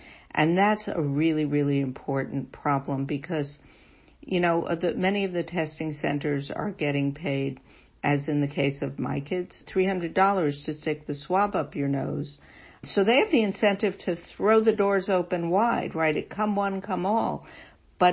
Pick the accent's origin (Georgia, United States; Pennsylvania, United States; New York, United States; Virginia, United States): New York, United States; and I'm a New Yorker, in New York